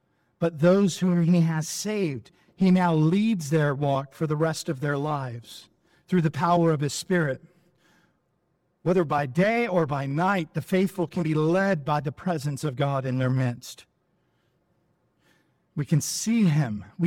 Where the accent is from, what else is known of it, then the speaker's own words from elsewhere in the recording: San Diego, California, United States; I grew up in San Diego, and I grew up during the era of Jaws.